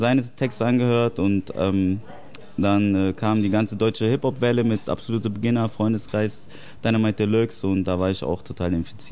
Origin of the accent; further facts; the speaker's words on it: Japan; Also ich komme ja aus Japan